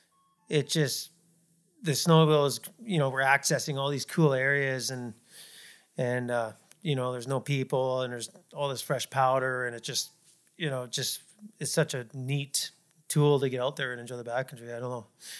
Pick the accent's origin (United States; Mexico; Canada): Canada; Vancouver Island, British Columbia; also born or lived in Whistler; I grew up, skiing on Vancouver Island, and then I moved to Whistler for about 10 years, and then I started coming out to Revelstoke